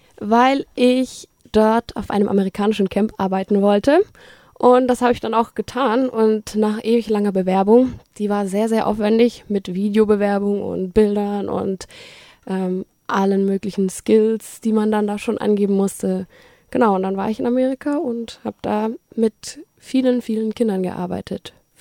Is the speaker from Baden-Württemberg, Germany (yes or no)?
yes; Horb, Baden-Württemberg, Germany; ich bin 23 Jahre alt und ich komme aus Horb, 30 Kilometer flussaufwärts.